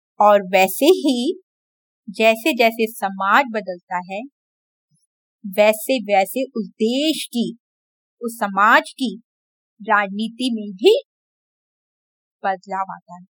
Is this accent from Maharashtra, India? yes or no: yes; Mumbai, Maharashtra, India; मैं मुंबई से हूँ और मैं शिक्षा के क्षेत्र में रिसर्च का काम कर रही हूँ।